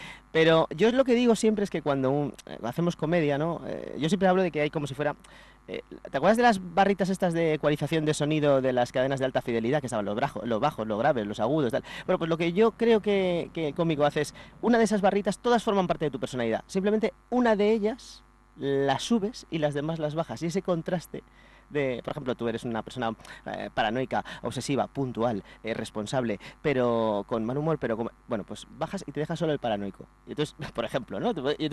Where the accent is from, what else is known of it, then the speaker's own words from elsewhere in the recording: Valencia, Valencian Community, Spain; also born or lived in Madrid; aunque soy madrileño, me crié en Valencia. Estoy muy acostumbrado a las fallas.